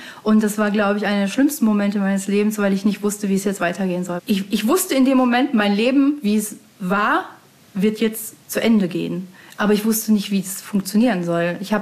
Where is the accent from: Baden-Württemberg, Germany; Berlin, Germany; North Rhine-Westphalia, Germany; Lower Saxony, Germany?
North Rhine-Westphalia, Germany; ich habe ihm dann halt meine Heimat gezeigt und wir sind viel raus und Sehenswürdigkeiten geguckt, was weiß ich, Zechenzollverein, was man halt so macht